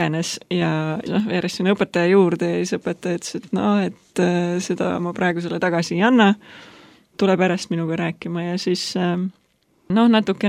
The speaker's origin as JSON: {"language": "Estonian", "town": "Tallinn", "region": "Harju County", "country": "Estonia", "tie": "born or raised there", "said": "Mina olen Tallinnas pärit, siin nagu üles kasvanud ja praktiliselt kogu eluga elanud siin. Käisin sageli ka maakodus, mis on Rabivere külas, seal Kohila Rapla vahel."}